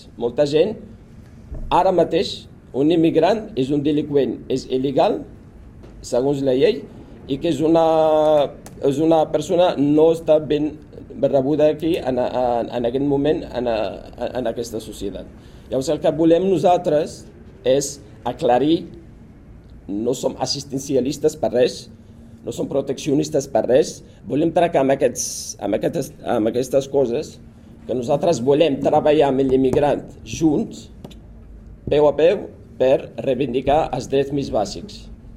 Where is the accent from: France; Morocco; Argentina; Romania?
Morocco; Tangier, Tanger-Tetouan-Al Hoceima; Jo sóc d'allà, sóc de Tànger, i sé que està fent allà a un règim com és el marroquí.